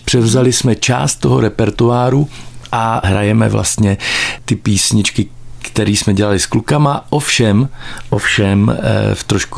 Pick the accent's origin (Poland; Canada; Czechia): Czechia; Zlín, Zlín Region; já jsem z Moravy, já jsem ze Zlína